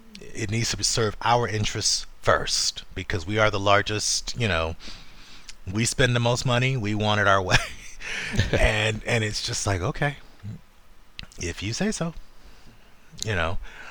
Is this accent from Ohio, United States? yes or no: yes; Ohio, United States; yeah, I'm from Ohio. I don't know nothing about that.